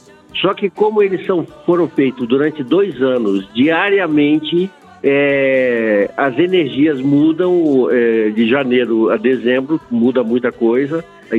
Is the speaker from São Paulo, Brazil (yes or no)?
no; Rio Grande do Sul, Brazil; é da minha terra.